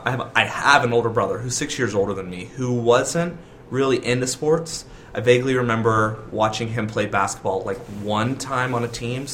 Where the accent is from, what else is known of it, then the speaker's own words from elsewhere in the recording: West Virginia, United States; moved away as an adult; now in Columbus, United States; I am from West Virginia. Mm-hmm. I was born and raised there up until about 3 years ago. I lived there, and then I moved to Columbus, Ohio.